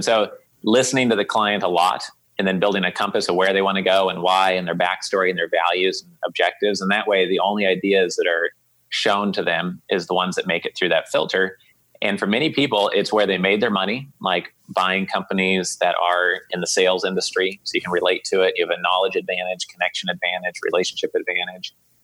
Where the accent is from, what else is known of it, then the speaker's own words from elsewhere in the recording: Oregon, United States; now in Florida, United States; No, I grew up in Oregon.